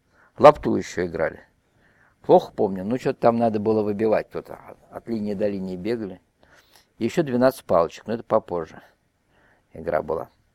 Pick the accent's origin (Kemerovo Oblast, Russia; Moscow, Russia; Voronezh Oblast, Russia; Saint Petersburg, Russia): Moscow, Russia; Родился я в Москве. Как роддом не помню, мы будем считать, что это пусть будет дом, роддом Грауэрмана на Арбате.